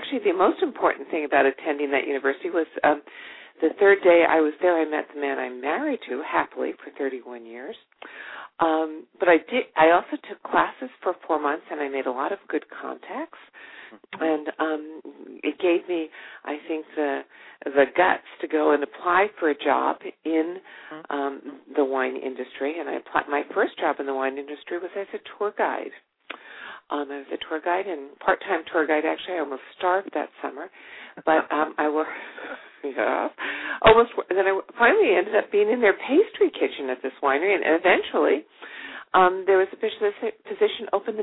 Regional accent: New Jersey, United States; Being a winemaker was not a career option when I grew up in New Jersey.

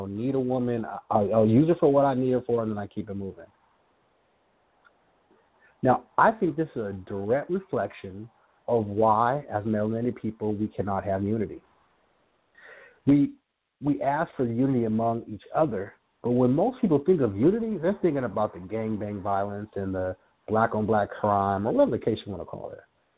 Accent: Los Angeles, California, United States; also born or lived in Inglewood; So, growing up in Inglewood, I was born in Inglewood. I grew up in Los Angeles.

